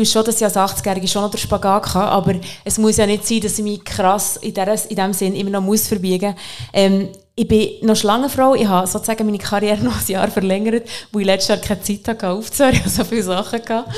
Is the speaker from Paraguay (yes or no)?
no; Bern, Switzerland; als Berner Mädchen, wo die Balletttänzerin werden, die Eltern kommen aus einer Trachtenfamilie